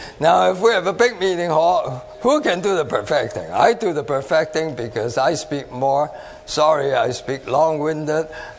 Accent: Hong Kong; now in New York, United States; I grew up in Hong Kong

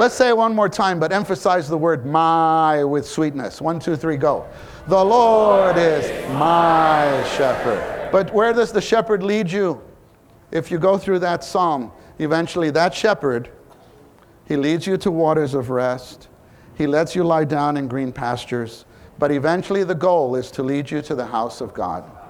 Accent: Brooklyn, New York, United States; also born or lived in Southern California; I was born and raised in Brooklyn. I was raised in this city. For all my years, my whole life has been here, except for a brief 2.5-year period where I was in Southern California.

